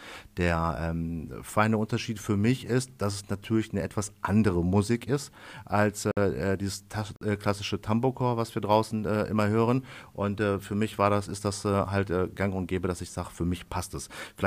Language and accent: German; Kapellen, Germany; Ich komme ursprünglich aus Kapellen